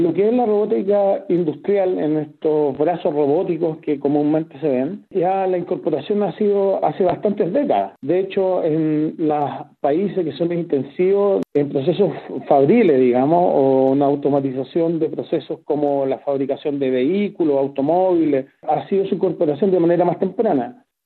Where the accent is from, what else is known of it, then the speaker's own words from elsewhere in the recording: Chile; En mi país, en Chile